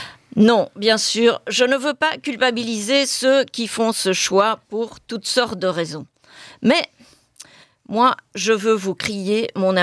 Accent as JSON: {"language": "French", "country": "Belgium", "said": "Et ce n'est pas le cas chez nous en Belgique, dans nos cinémas."}